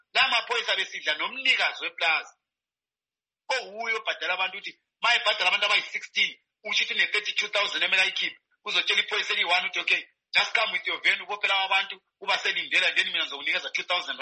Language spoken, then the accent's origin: English; South Africa; I'm a South African zonga that you want to go home.